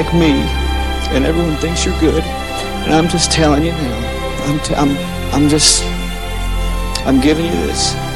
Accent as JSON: {"language": "English", "town": "Wiggins", "region": "Mississippi", "country": "United States", "said": "I'm from Wiggins, Mississippi."}